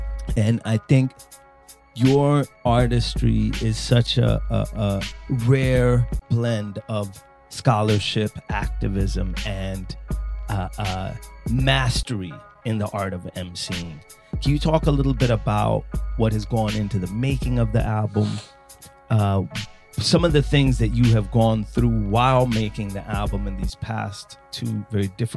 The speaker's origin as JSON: {"language": "English", "country": "Sweden", "tie": "born or raised there", "said": "I grew up in Sweden. We only had two channels."}